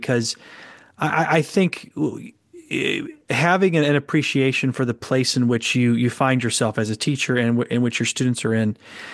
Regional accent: Michigan, United States; I remember growing up in Southeast Michigan and thinking that, well, education is just the way to get you out of here

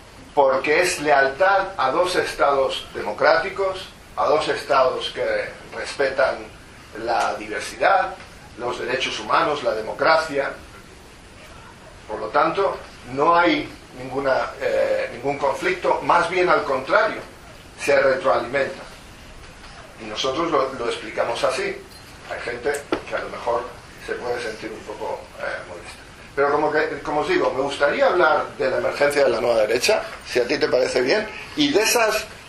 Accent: Spain; Tenemos lealtades a nuestra patria, España. Somos españoles. Vivimos aquí, nuestras familias prosperan aquí. Pero tenemos una lealtad al Estado de Israel. Es una lealtad al Estado de los judíos, a nuestro hogar espiritual.

